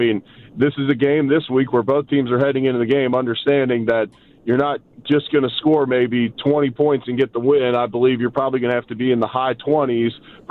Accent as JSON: {"language": "English", "town": "Louisville", "region": "Kentucky", "country": "United States", "tie": "born or raised there", "said": "playing his college ball in my hometown of Louisville, Kentucky."}